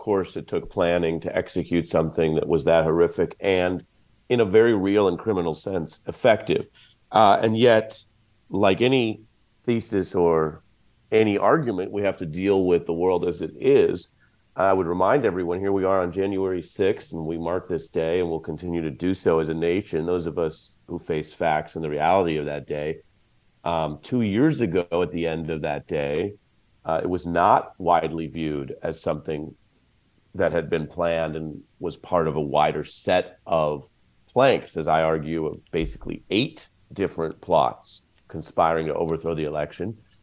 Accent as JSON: {"language": "English", "region": "New York", "country": "United States", "said": "Thanks. As a New Yorker, great to be with you, Brian"}